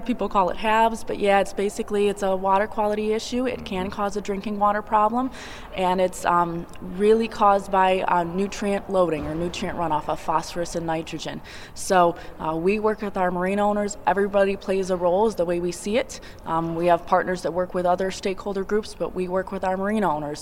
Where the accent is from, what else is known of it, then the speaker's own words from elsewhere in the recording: Cleveland, Ohio, United States; So I'm born and raised in Cleveland, Ohio, went down the path of marine biology